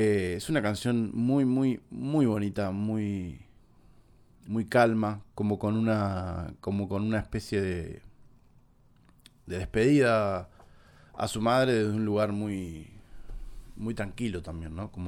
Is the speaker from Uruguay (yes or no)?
yes; Uruguay; como uruguayo que soy.